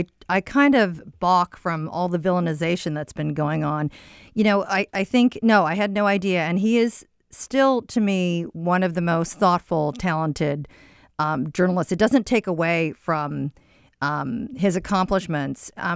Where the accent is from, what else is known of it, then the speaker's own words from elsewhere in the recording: Minnesota, United States; For example, with Al Franken, I'm from Minnesota.